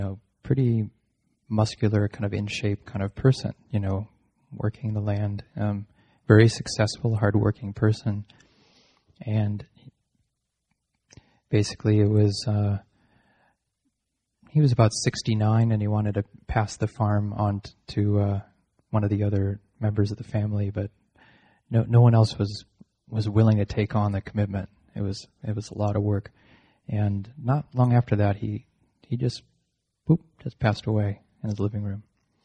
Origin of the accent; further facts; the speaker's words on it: Wheatfield, Indiana, United States; I was born in Indiana lived in a small town called Wheatfield, and that's the real name.